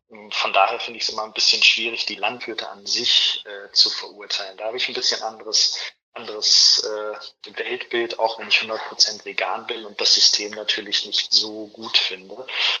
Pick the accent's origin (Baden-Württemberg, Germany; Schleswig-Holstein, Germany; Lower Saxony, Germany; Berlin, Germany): Lower Saxony, Germany; Osnabrück; ich komme aus der Region Osnabrück, Osnabrück-Vechta.